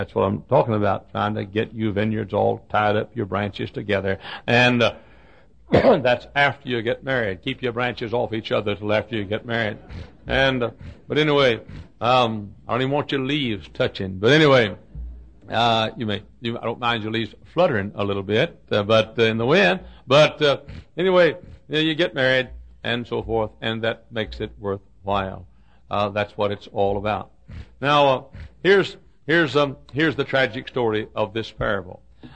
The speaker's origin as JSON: {"language": "English", "town": "Dallas", "region": "Texas", "country": "United States", "tie": "born or raised there", "said": "fashionable area of Dallas, Texas, the town that is my hometown."}